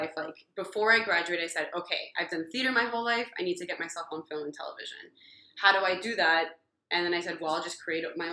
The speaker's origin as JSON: {"language": "English", "town": "Miami", "region": "Florida", "country": "United States", "said": "And I wanted to experience the seasons too, because I'm from Miami."}